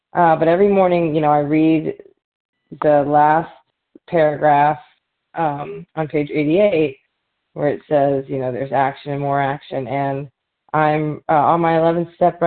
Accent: Louisiana, United States; Yeah, I'm from Louisiana, a grateful recovering compulsive overeater.

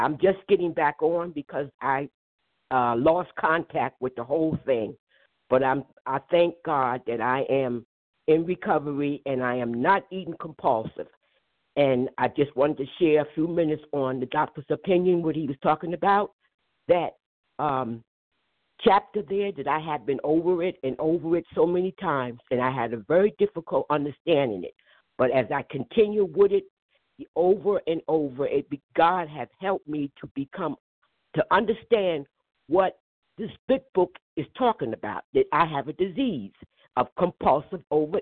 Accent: New Jersey, United States; from New Jersey.

